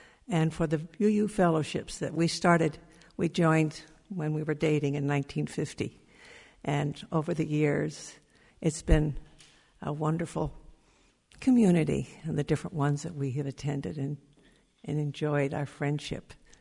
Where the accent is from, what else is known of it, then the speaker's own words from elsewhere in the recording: Mexico; There have been problems, but growing up in Mexico, I learned to be, I was in the minority.